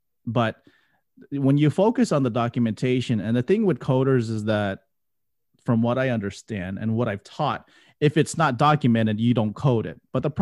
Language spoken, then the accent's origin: English; Florida, United States; now in Central Florida, United States; I moved up here to Central Florida, because I'm originally from South Florida.